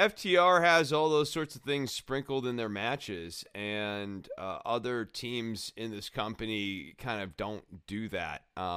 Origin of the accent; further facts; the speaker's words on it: Cincinnati, Ohio, United States; I'm from Cincinnati. Cincinnati